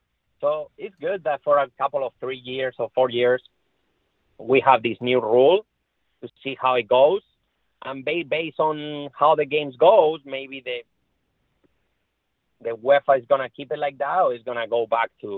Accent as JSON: {"language": "English", "country": "Spain", "said": "because I'm from Spain, and I'd rather see in a Spanish team in the next round than an Italian team."}